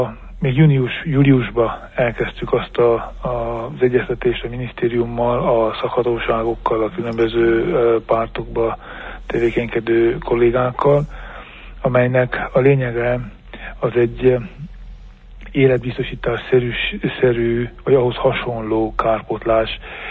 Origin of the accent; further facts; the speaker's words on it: Transylvania, Romania; mi pedig erdélyi magyarként ezekre a piacokra biztos, hogy be tudunk törni az igazi pálinkánkkal.